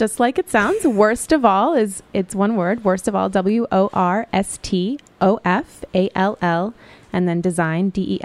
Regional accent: New York City, New York, United States; we love Brooklyn and we love to work and I love being productive. I'm from New York City.

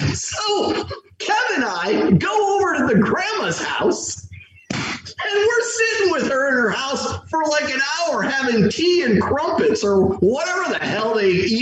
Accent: United States; And I go, I'm from America.

